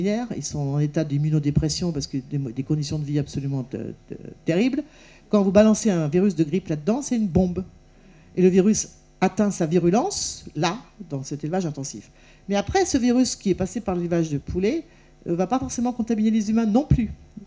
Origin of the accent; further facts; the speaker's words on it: Nouvelle-Aquitaine, France; je suis originaire des Deux-Sèvres, et je suis né sur une ferme dans les Deux-Sèvres, donc je connais bien le monde agricole et rural